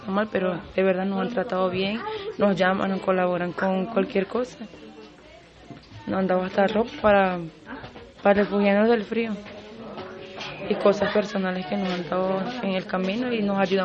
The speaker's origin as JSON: {"language": "Spanish", "town": "Barquisimeto", "region": "Lara", "country": "Venezuela", "said": "tengo 24 años de edad, vengo de Barquisimeto. Sí, soy de Venezuela"}